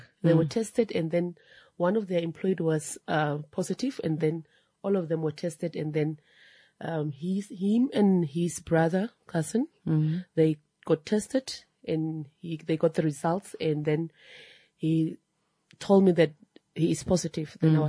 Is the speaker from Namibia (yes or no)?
yes; Khorixas, Kunene, Namibia; now in Windhoek, Namibia; Mm-hmm. I'm originally from Korihas, but I live most of my time in Windhoek. I've been working here, been staying here with my kids, my family as well. So I'm based now in Windhoek.